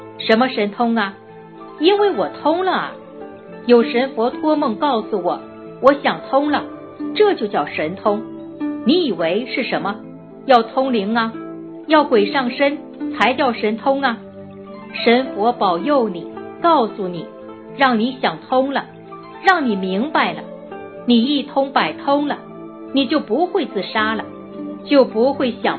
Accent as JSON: {"language": "Chinese", "country": "China", "said": "这就是我们中国人讲的一句话，叫近朱者赤，近墨者黑"}